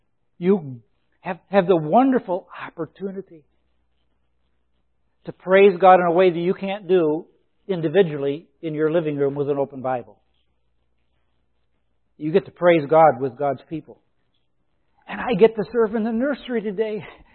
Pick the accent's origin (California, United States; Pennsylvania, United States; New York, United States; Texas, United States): New York, United States; I'm a New Yorker, but I love the Boston Celtics.